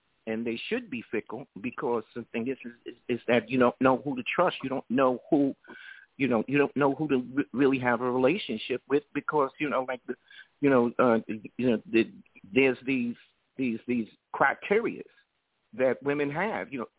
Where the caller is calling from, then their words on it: New York City, New York, United States; I'm calling from New York City.